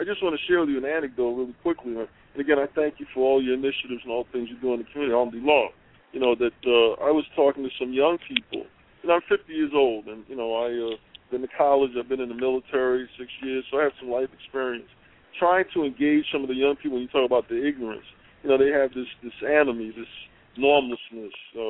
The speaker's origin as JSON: {"language": "English", "town": "New York City", "region": "New York", "country": "United States", "tie": "born or raised there", "said": "I grew up in, I live in New York City. I grew up in Bed-Stuy, which is right next to Brownsville, pretty much about the same age as Mike Tyson."}